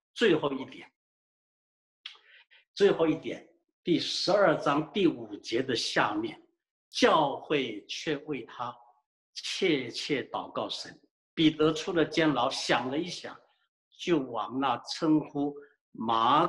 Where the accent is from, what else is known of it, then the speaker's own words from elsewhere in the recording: China; 我们中国人华人蒙神的怜悯，我们实在感恩。